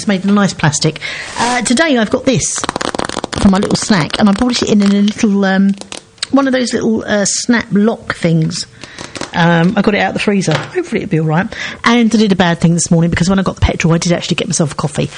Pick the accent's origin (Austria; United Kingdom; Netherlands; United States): United Kingdom; Seven Kings, London; I'm originally from Seven Kings